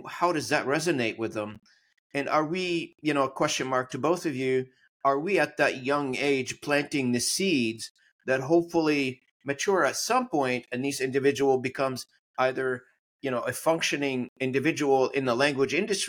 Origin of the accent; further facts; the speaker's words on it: Canada; there is a room for somebody to be nationalist, being a Canadian and speak whatever language I want to speak, but I can remain to be Canadian.